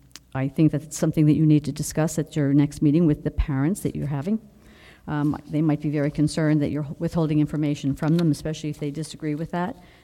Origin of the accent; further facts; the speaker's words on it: Stewartsville, New Jersey, United States; I'm actually from Stuartsville, Greenwich Township, but I am a taxpayer in New Jersey